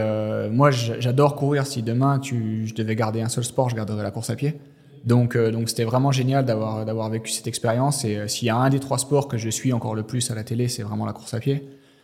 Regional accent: Vesoul, Bourgogne-Franche-Comté, France; on allait voir le triathlon chez moi à Vesoul une fois par

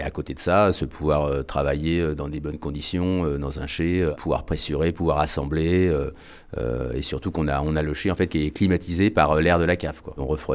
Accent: Centre-Val de Loire, France; Moi, je suis du Vendômois

